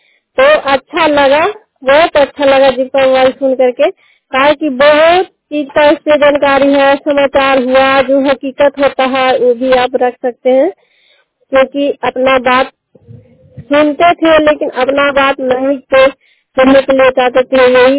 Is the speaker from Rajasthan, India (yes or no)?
no; Bihar, India; थाना हरनौर जिला नालंदा के रहने वाली हूँ।